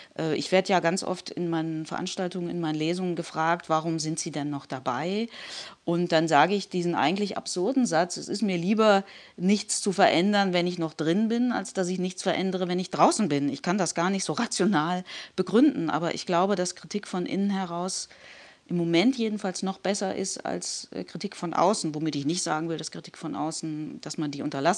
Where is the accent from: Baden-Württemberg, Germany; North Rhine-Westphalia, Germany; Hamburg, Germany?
North Rhine-Westphalia, Germany; ich bin in ein, würde man sagen, klassisches katholisches Milieu hineingeboren worden. Ich komme ja aus dem Rheinland, aus einem kleinen Ort zwischen Köln und Bonn. Und da war man katholisch. Also in unserem Dorf gab es kaum Protestanten.